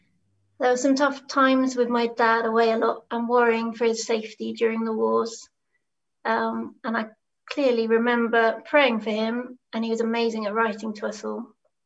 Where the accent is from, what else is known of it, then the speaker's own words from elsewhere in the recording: Salisbury, South West England, United Kingdom; born there; also born or lived in Dubai; I was born in Salisbury into an army family, third child of four. And my earliest memories are of moving between army garrisons.